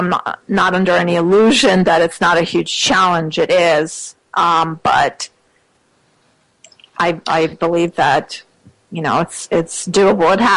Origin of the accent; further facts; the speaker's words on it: Russia; I was born in Russia. I grew up still in the under the communist, the communist regime was still intact. Wow. And I lived through that system falling apart.